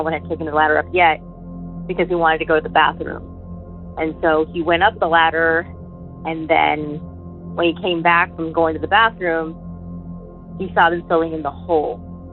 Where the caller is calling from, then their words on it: Texas, United States; I'm calling from Texas.